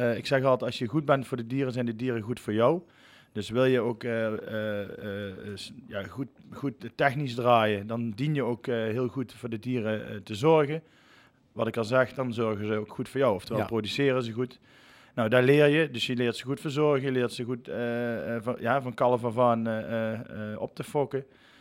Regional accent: Haps, North Brabant, Netherlands; Bij ons in Haps heb je altijd kroegentocht, zondags met carnaval.

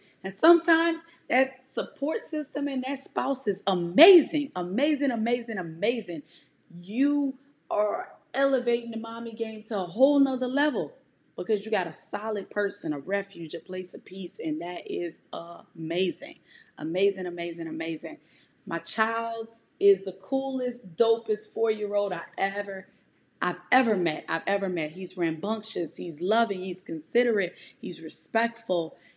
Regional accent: New Orleans, Louisiana, United States; now in Houston, United States; I'm from New Orleans. I live in Houston, Texas, and I'm a single mother raising a strong black prince.

